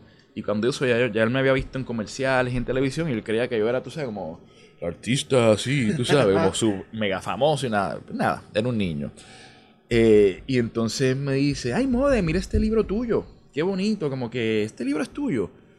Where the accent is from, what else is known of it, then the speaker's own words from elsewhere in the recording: Puerto Rico; yo como puertorriqueño